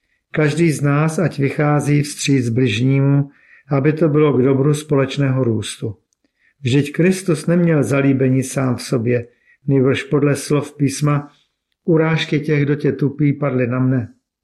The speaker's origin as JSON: {"language": "Czech", "region": "Prague", "country": "Czechia", "tie": "born there", "said": "římskokatolická církev. Jsem katolický kněz. Narodil jsem se v roce 1972 v Praze. Vyrůstal jsem v normální praktikující katolické rodině."}